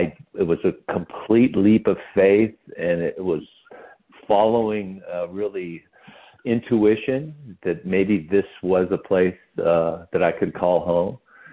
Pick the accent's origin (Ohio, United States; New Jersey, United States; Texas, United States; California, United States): California, United States; San Leandro; born there; also born or lived in St. Louis, United States; And I was born in San Leandro, California, and we lived in Pleasanton.